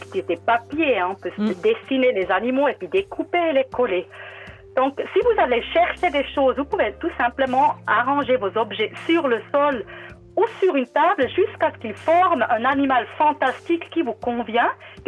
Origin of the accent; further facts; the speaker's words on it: Switzerland; vu que je suis suissesse